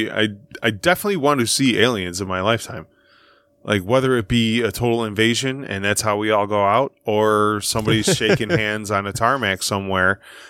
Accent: Midwest, United States; As a Midwesterner, we need to really break you fuckheads into like three states.

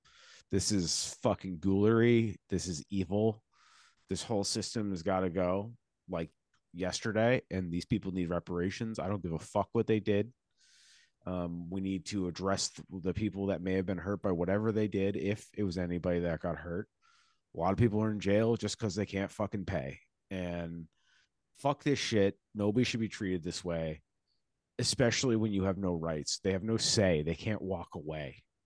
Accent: Boston, Massachusetts, United States; accent: Boston; Wow, my Boston accent came out there.

